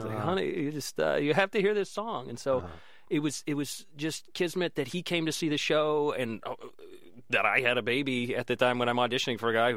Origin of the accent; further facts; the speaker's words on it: San Jose, California, United States; born there; And I lived in San Jose, actually. Mm-hmm. I was born in San Jose, and my parents met at San Jose State. And so the Bay Area is a very special place for us.